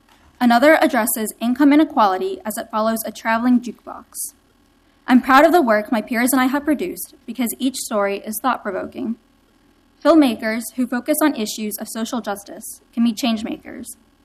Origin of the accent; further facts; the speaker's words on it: Arlington, Virginia, United States; I'm from Arlington, Virginia, and will be a senior this fall at Virginia Commonwealth University.